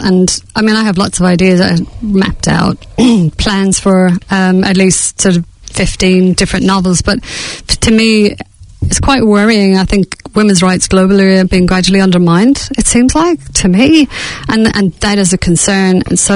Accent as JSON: {"language": "English", "town": "Clonmala", "country": "Ireland", "tie": "born or raised there", "said": "my hometown, Clonmala"}